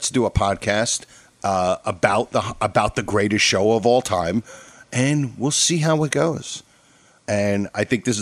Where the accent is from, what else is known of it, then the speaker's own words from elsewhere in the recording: Parsippany, New Jersey, United States; I grew up in the tough streets of Parsippany, New Jersey.